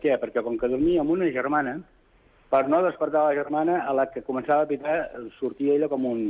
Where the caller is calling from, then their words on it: La Palma de Cervelló, Catalonia, Spain; soc de La Palma, Cervelló.